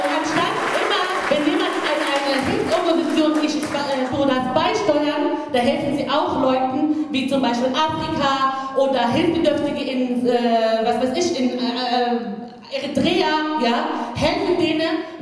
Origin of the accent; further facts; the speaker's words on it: Berlin, Germany; born there; in Langwasser, schon seit 30 Jahren, ja. Und ich bin eine gebürtige Berlinerin, aber ich bin stolz, eine Libanesin zu sein, ja.